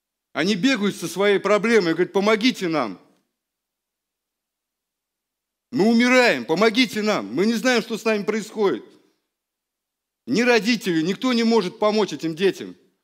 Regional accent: Russia; born there; И мы не случайно родились в России, не случайно родились у своих родителей. Живем сегодня в Тольятти тоже не случайно.

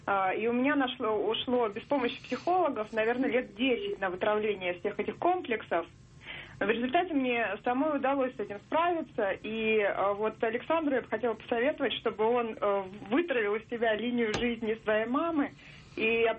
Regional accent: Moscow, Russia; я из Москвы.

